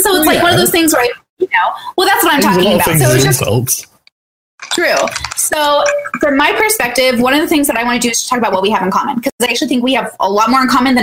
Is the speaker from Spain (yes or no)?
no; United States; I'm from America. My parents are immigrants from Iraq.